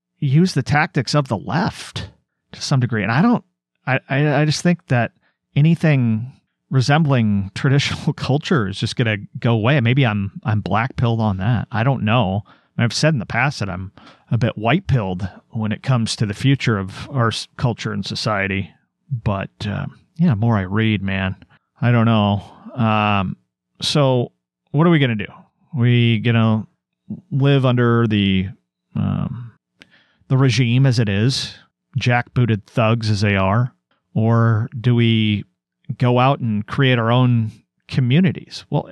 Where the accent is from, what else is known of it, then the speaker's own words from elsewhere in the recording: Oregon, United States; I'm an American. I'm an Oregonian.